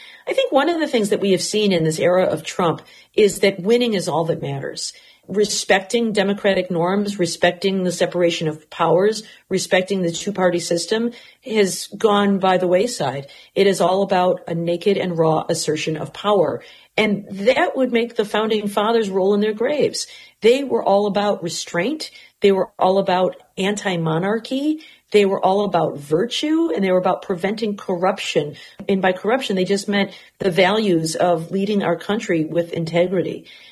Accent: Michigan, United States; One solution to that is something we've done in my home state of Michigan.

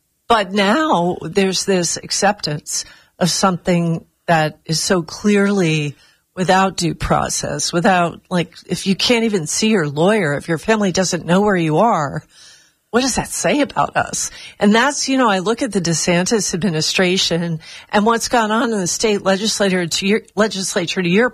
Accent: New York, United States; I grew up in New York.

